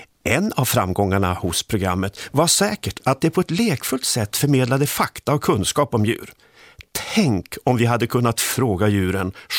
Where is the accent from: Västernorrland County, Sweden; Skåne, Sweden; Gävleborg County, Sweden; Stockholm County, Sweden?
Västernorrland County, Sweden; Härnösand; Jag är uppvuxen i Härnösand, student på naturvetenskapliga gymnasielinjen, reallinjen som det ju hette på den tiden